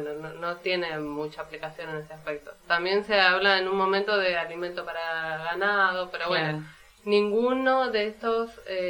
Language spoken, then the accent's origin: Spanish; Mendoza, Argentina; No, yo soy de Mendoza.